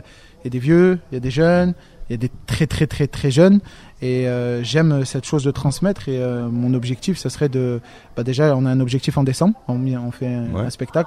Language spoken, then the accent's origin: French; Échirolles, Auvergne-Rhône-Alpes, France; je viens d'Échirolles, du quartier de la ZUP